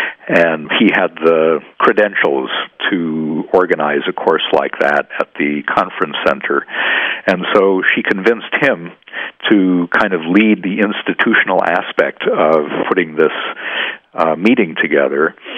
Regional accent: Midwest, United States; But I grew up in the Midwest in the 50s and 60s and had, for the most part, a fairly ordinary middle American diet

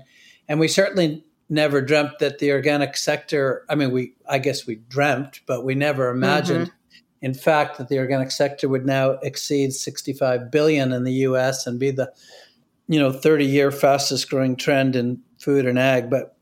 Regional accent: New Hampshire, United States; I grew up in New Hampshire. I was obsessed with the outdoors. I was a ski racer.

